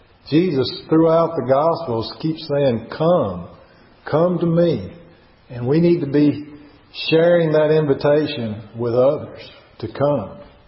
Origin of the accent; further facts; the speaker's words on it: Ripley, Mississippi, United States; I'm from Ripley, Mississippi. Graduated 1975, so I'm old.